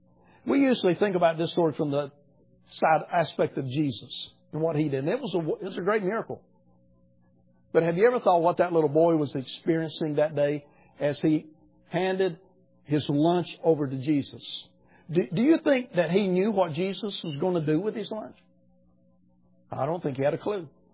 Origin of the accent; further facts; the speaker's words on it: United States; I'm from America